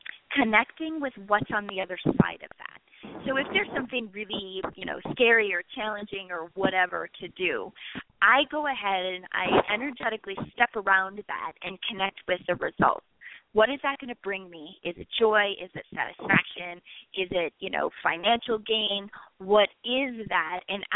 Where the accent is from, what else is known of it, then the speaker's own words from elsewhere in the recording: Minneapolis, Minnesota, United States; did you know I'm from Minneapolis, Garrett?